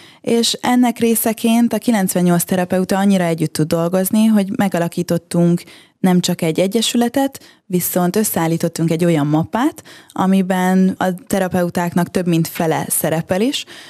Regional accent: Hungary; now in Ilkley, United Kingdom; vagy esetleg hazavissza Magyarországra, és a többi, és a többi. Hát az lett a vége, hogy felköltöztem Skóciához elég közel, de még mindig Angliába, egy nagyon kicsi kisvárosba.

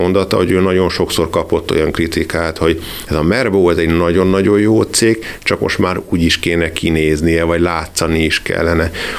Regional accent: Budapest, Hungary; mondom, gyerekek, én budapesti gyerek vagyok, én itt fogok nagyon szépen megöregedni

